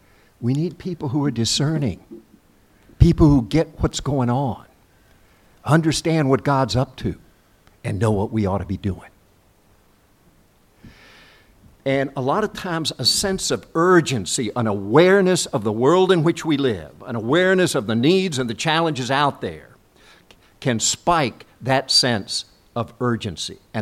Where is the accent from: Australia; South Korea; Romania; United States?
South Korea; And I grew up in Korea immediately following the Korean War.